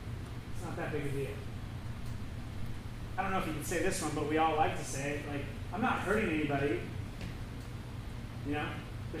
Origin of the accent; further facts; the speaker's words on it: Seattle, Washington, United States; growing up in Seattle, a lot of sinus infections and sorts. A lot of things going on up here.